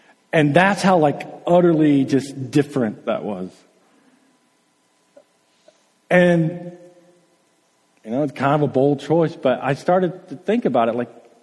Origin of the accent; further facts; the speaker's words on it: Alabama, United States; accent: Alabama; I feel like my Alabama accent really came out when I said orange.